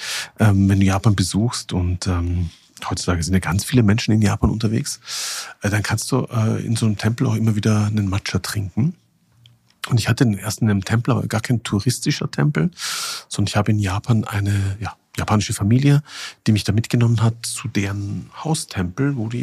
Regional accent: Austria; Für mich als 18-Jähriger, ich komme aus Österreich, weiß nicht, ob man es hört

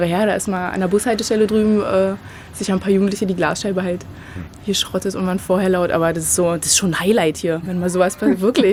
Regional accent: Potsdam, Brandenburg, Germany; Nee, ich bin hier erst hergezogen. Also groß geworden bin ich in Potsdam am Schlaz. Eigentlich eher so, hat er so den Ghetto-Ruf jetzt mittlerweile wegbekommen.

